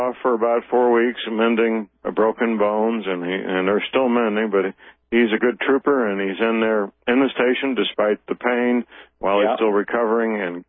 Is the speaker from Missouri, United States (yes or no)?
yes; Missouri, United States; Of course, Sam is a micro broadcaster, and he's here in my home state of Missouri.